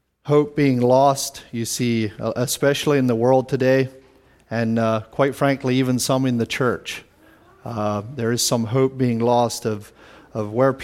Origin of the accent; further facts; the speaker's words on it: Pennsylvania, United States; community there in Lancaster County. I would say I had a stable family life.